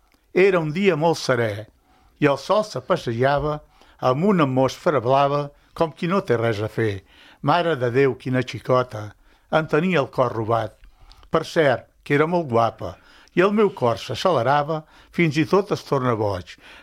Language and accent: Catalan; Calella, Catalonia, Spain; és el meu poble, tinc la meva vida a Calella